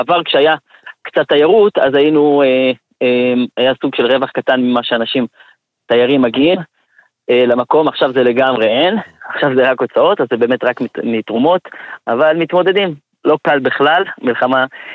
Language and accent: Hebrew; Jerusalem, Jerusalem District, Israel; אני יליד בירושלים, ילד טוב ירושלים.